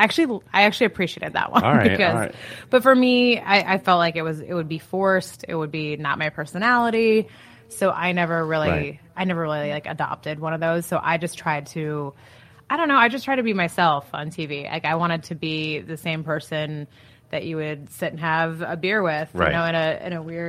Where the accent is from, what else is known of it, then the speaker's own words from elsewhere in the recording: Great Falls, Montana, United States; I grew up in Great Falls, Montana.